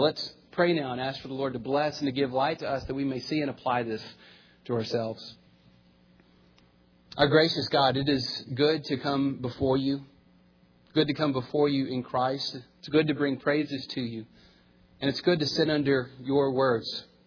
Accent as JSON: {"language": "English", "town": "Santa Anna", "region": "Texas", "country": "United States", "tie": "born or raised there", "said": "I remember growing up in Santa Ana, Texas, one of my brother's friends in high school who kept a list."}